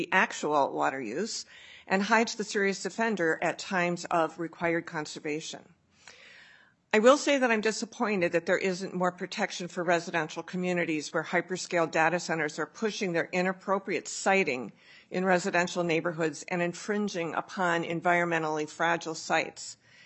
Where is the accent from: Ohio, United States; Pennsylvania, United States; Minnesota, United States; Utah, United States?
Minnesota, United States; Farmington; I'm from Farmington, Minnesota